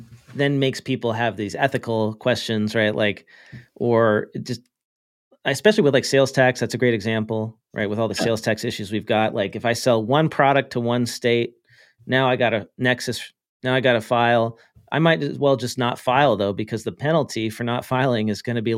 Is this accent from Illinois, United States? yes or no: no; California, United States; California, my home state.